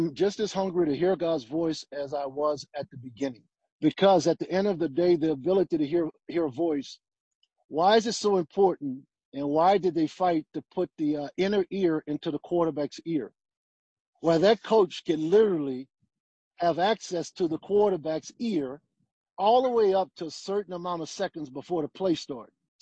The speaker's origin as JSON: {"language": "English", "town": "New Orleans", "region": "Louisiana", "country": "United States", "tie": "born or raised there", "said": "Well, first, I grew up in New Orleans. I grew up in an area called Holly Grove, Rob, same area"}